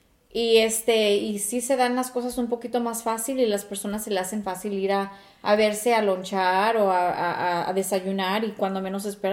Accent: Mexico; En nuestra comunidad, o siendo mexicanas, latinas, se usa mucho eso

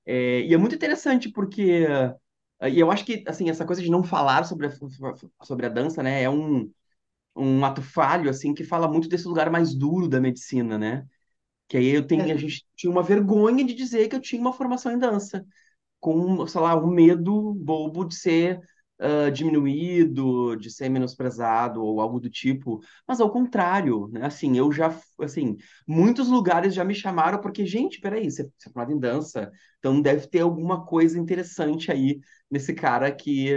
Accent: Rio Grande do Sul, Brazil; accent: gaúcho; now in Rio de Janeiro, Brazil; Então, eu sou gaúcho, tenho um sotaque gaúcho, igual o seu, mas moro no Rio de Janeiro atualmente.

